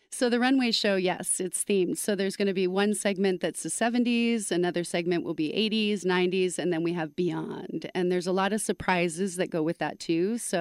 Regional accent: Canada; also born or lived in Nashville, United States; now in United States; I moved here from Nashville. I'm Canadian.

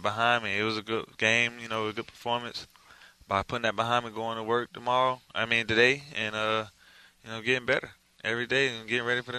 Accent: Fort Lauderdale, Florida, United States; Well, I ain't from Coconut Creek. I just went to high school there, really. I'm from Fort Lauderdale, Florida.

